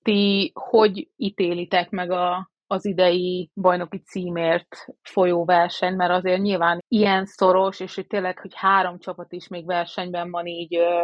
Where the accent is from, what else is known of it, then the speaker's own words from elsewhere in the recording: Hungary; aki esetleg külföldön próbált karriert építeni, hogy magyarként neked duplán, hanem triplán bizonyítanod kell.